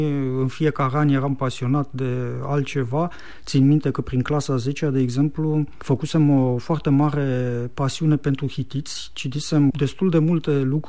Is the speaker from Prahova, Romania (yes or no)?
yes; Câmpina, Prahova, Romania; sunt pe jumătate bucureștean, după cum am rămas pe jumătate câmpinean. Revin la Câmpina ori de câte ori am timp cu multă plăcere și mereu Câmpina o să rămână orașul meu natal